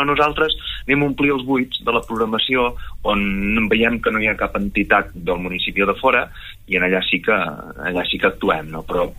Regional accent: Verges, Catalonia, Spain; La gent de Verges, jo soc de Verges, o la meva arrel és vergelitana, no?

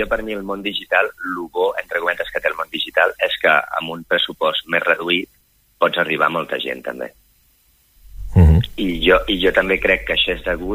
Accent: Pals, Catalonia, Spain; now in Barcelona, Spain; Jo, com tu has dit, soc de Pals, però estic aquí treballant a Barcelona

